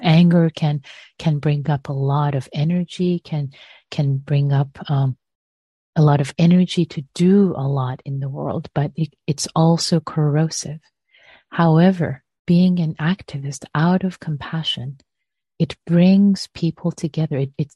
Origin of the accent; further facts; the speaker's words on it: Iran; as many of you know, I am Iranian. I was born in Iran, and there are very challenging times right now in my country of birth.